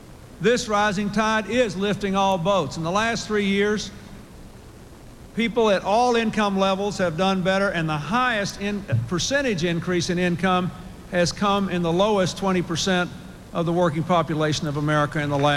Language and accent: English; Arkansas, United States; I talked to college students in my home state of Arkansas